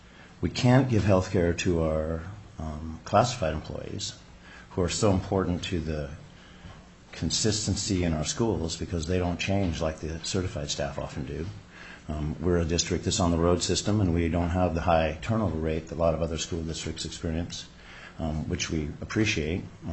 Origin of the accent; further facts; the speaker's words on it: Alaska, United States; I'm a product of Alaska schools. I grew up in Northwest Arctic. I graduated from the University of Alaska, went to Fairbanks, Anchorage